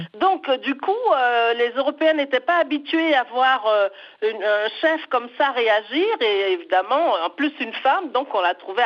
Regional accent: Senegal; Dans mon enfance au Sénégal, on nous en a beaucoup parlé.

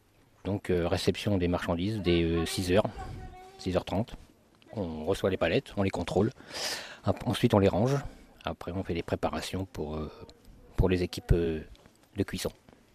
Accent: Hauts-de-France, France; De l'Oise. 45 minutes de train.

